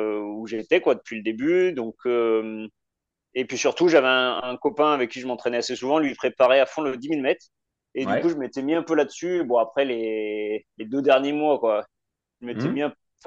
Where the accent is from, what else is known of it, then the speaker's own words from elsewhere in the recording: Auvergne-Rhône-Alpes, France; je suis originaire de la Loire, du parc du Pila. Donc, c'est moins connu que le Jura chez vous. Mais voilà, c'est petite montagne, pas très loin de Saint-Etienne, Lyon.